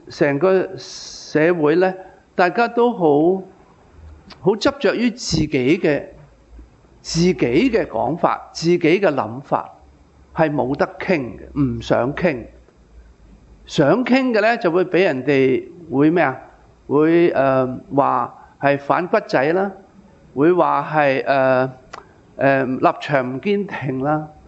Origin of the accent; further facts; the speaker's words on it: Hong Kong; 不过我们都是香港人